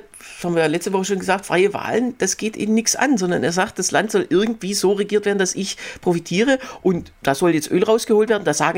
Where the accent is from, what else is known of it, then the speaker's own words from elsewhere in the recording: West Germany, Germany; gerade ich als Wessi, der dann so ahnungslos durch die Stadt geht